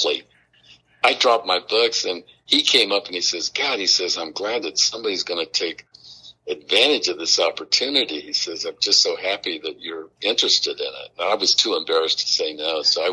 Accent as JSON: {"language": "English", "town": "Pueblo", "region": "Colorado", "country": "United States", "tie": "born or raised there", "also_born_or_lived": "Brighton", "said": "You know, I grew up in Pueblo, I actually was born in Brighton, Colorado, but then my folks, I think I was just about a year old."}